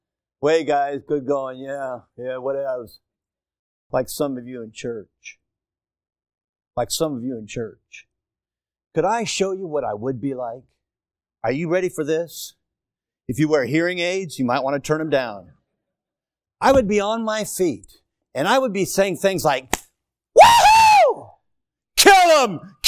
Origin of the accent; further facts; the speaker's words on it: Seattle, Washington, United States; I was raised in Seattle, and I am a big Seattle Seahawks fan.